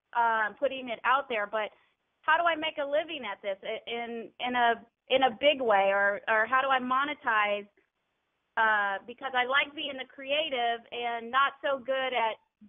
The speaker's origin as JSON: {"language": "English", "town": "Houston", "region": "Texas", "country": "United States", "said": "I'm from Houston, Texas."}